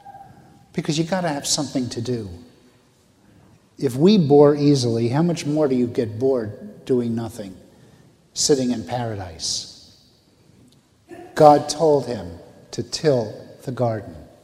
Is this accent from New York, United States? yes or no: yes; Manhattan, New York, United States; I'm not, I'm a city kid. I was born in Manhattan.